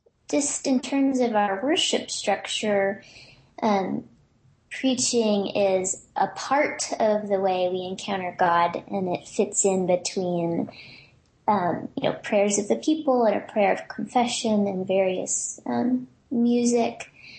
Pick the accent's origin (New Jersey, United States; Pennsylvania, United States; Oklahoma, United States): Oklahoma, United States; because I grew up in Oklahoma, where it's, I would say, even harder for women preachers there than it is in Texas.